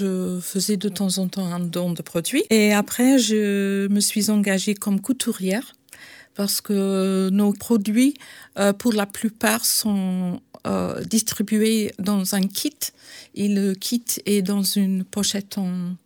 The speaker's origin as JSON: {"language": "French", "region": "Scotland", "country": "United Kingdom", "second_language": "French", "said": "J'ai rencontré cette situation dans mon pays d'origine, en Écosse"}